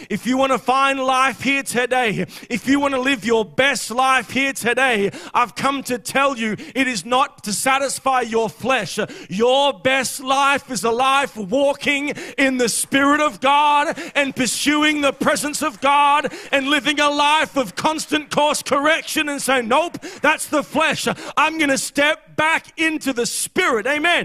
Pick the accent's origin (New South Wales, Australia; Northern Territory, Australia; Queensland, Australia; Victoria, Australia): Queensland, Australia; Brisbane; also born or lived in Caloundra; I was originally from Queensland, and I spent weekdays with my mother in Brisbane, south of Brisbane. But I would spend my weekends with my father. He lived on the Sunshine Coast in Caloundra.